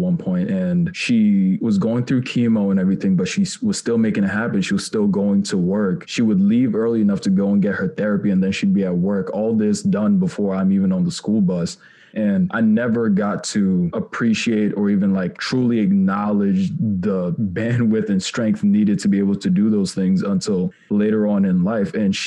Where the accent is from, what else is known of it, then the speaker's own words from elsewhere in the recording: Cameroon; moved away; We moved from Cameroon in 2009. I saw her have to raise us.